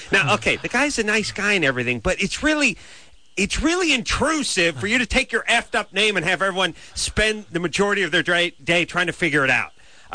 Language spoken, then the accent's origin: English; North Hollywood, California, United States; I'm from North Hollywood.